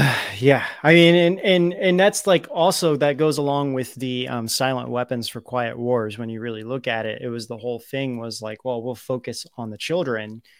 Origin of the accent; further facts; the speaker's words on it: Columbus, Ohio, United States; And okay, so I grew up in Columbus, Ohio. Everyone in Ohio knows Les Wexner because he owns everything.